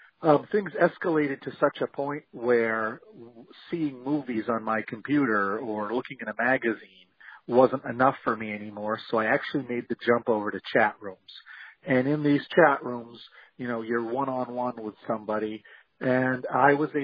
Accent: Maine, United States; As you mentioned … I am from the Central Maine area.

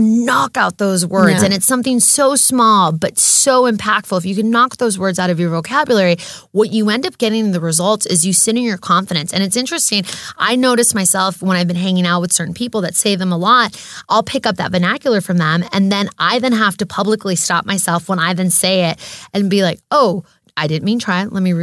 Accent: United States; I'm American born and raised, and I love it, we've been here for six generations

